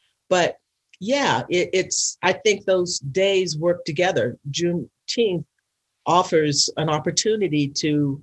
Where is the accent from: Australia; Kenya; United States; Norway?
United States; Texas; more people know about it than knew about it when I was growing up in Texas, celebrating it with my family.